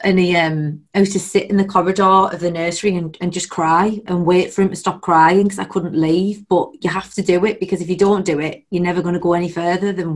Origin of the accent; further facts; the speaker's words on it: England, United Kingdom; accent: northern; my northern accent's coming out there, a mom of four